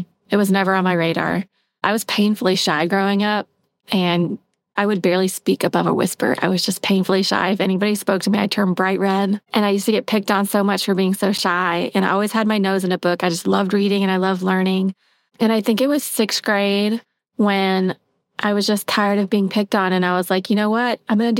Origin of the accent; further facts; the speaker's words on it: South Carolina, United States; also born or lived in Wisconsin / Scotland / Oklahoma / Texas; So we traveled a lot growing up, but mostly South Carolina. I was born in Wisconsin. We lived in Scotland when I was a kid.